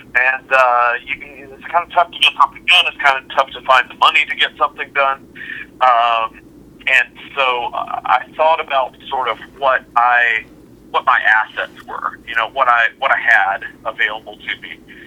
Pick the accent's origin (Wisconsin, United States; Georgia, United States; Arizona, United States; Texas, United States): Georgia, United States; Macon; she and I grew up together in Macon, Georgia.